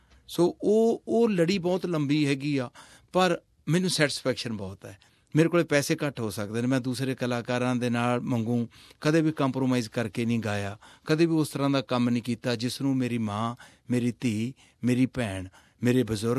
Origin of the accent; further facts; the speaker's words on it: Jakhepal, Punjab, India; ਮੇਰਾ ਪਿੰਡ ਜਖੇਪਲ ਹੈਗਾ, ਤਹਿਸੀਲ ਸਨਾਮ, ਜ਼ਿਲ੍ਹਾ ਸੰਗਰੂਰ